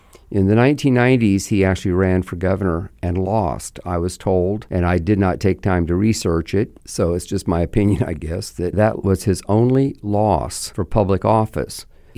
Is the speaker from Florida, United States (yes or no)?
yes; Florida, United States; Sometimes we will say, we're from Florida where your vote counts and counts. And of course, everyone remembers the famous recount in 2000, which I lived through.